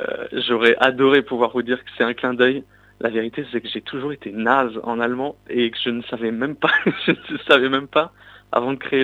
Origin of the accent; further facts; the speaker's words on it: Sarreguemines, Grand Est, France; Mon parcours, déjà j'ai grandi à Sarreguemines.